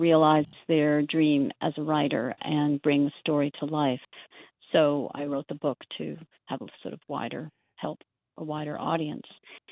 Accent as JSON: {"language": "English", "town": "Montreal", "region": "Quebec", "country": "Canada", "tie": "born or raised there", "also_born_or_lived": "London", "lives_now": "New York, United States", "said": "Well, I was a child, actually, when I left London. I grew up in Montreal."}